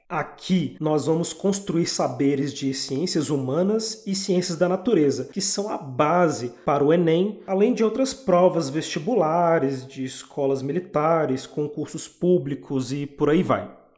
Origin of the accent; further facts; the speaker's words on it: Brasília, Federal District, Brazil; lá em Brasília, nossa capital, que é a cidade onde eu nasci e vivi a maior parte da minha vida. No entanto, desde 2011, eu estou morando aqui em Minas Gerais, no Vale do Rio São Francisco